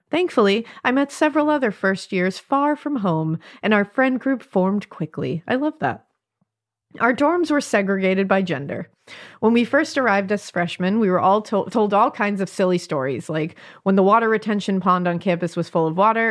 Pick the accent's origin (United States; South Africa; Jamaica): United States; New Jersey; I was born and raised in New Jersey, but decided to go to the same school where my dad had gone to college.